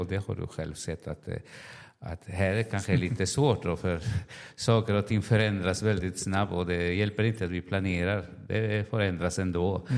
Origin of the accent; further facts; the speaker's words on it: Ecuador; also born or lived in Sweden; Jag är född här i Ecuador och pastorsutbildad i Ecuador, men även pastorsutbildad i Sverige på Teologiska högskolan.